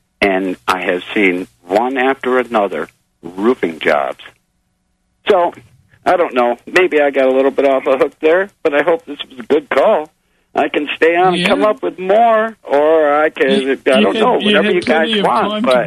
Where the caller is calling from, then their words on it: Eau Claire, Wisconsin, United States; I'm calling from Wisconsin, Eau Claire. All the soil here is turning to sand.